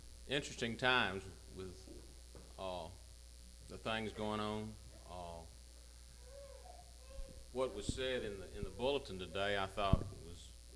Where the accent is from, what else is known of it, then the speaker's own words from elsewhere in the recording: Mobile, Alabama, United States; And there again, I'm a transplanted. I grew up in Mobile at a big PCUS church called Government Street Presbyterian